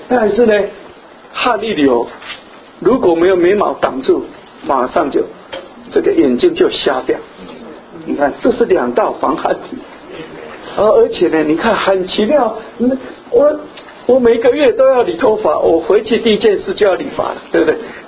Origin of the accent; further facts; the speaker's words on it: China; 人虽然像我们中国人啊